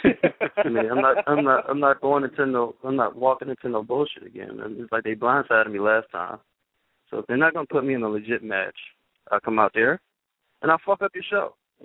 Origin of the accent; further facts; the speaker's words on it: Georgia, United States; I'm mad at them because that place is in my backyard. I came up from Southwest DeKalb High School, which is, like, 15 minutes away from here.